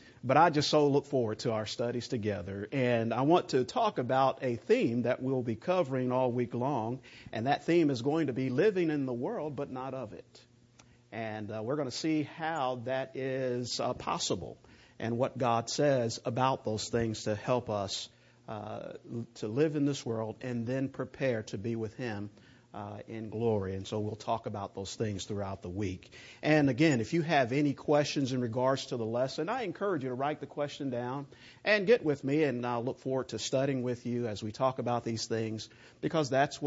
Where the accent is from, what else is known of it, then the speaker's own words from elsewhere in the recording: Cincinnati, Ohio, United States; Just to give you a little bit of my background, I am from the Cincinnati area, and I work with the Mill Road Church there, and I have three kids.